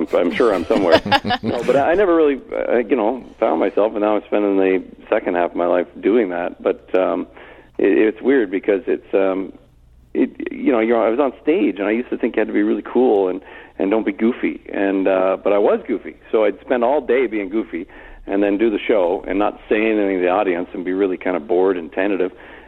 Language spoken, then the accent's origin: English; Ontario, Canada; also born or lived in Camrose, Alberta; I was born in Ontario. We moved out to near Camrose, Alberta, when I was just 2 years old or something, and we lived out there. My first memories are, Alberta. That was the first thing I remember, and then moved back to Ontario here at age 7 or so